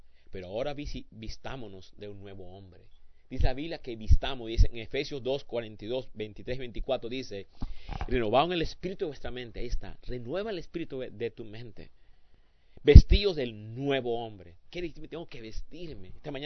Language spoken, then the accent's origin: Spanish; Colombia; now in United States; nací en Colombia, crecí en Colombia hasta ciertos años, luego vine de joven acá a Estados Unidos.